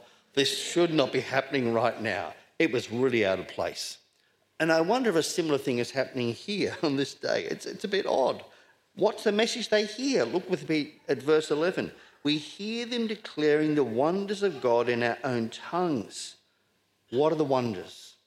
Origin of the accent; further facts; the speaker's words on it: Scotland, United Kingdom; born there; As I said earlier, I was born in Scotland.